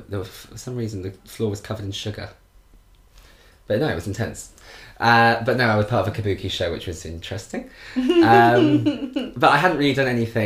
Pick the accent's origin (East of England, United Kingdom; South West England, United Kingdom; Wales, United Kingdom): Wales, United Kingdom; To which I was like, no, I'm not. I'm from Wales, actually.